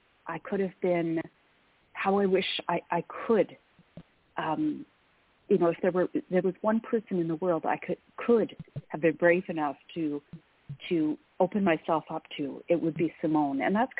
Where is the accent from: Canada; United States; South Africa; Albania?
Canada; I am Canadian, born and bred and a proud Canadian.